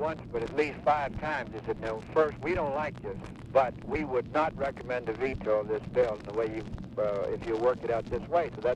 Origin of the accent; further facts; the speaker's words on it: the South, United States; As a Southerner, it made absolutely no sense whatever for you to think about or putting two Southerners on the ticket.